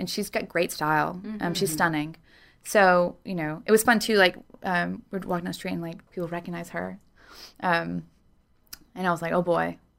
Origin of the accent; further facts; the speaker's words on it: the South, United States; And growing up in the South, I always kind of was disgusted by that.